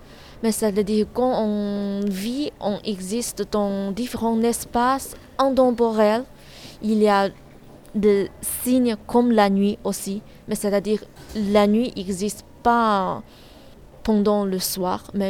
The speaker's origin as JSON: {"language": "French", "country": "China", "second_language": "French", "lives_now": "France", "said": "Je suis chinoise. Du coup, maintenant, je vis en France, c'est-à-dire pour moi, comment dire, ma vie grande entière, c'est en Chine."}